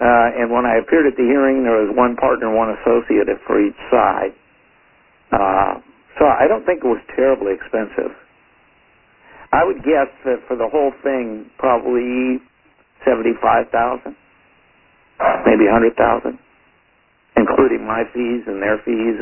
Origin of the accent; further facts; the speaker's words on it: Palo Alto, California, United States; I'm from Palo Alto.